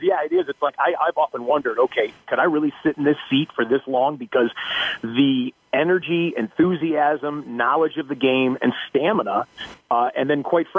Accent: Detroit, Michigan, United States; And then I grew up in the Detroit area.

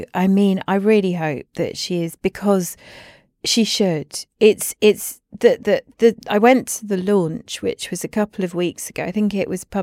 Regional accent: Edinburgh, Scotland, United Kingdom; I grew up in Edinburgh, you know, it's the place I still call home, along with London.

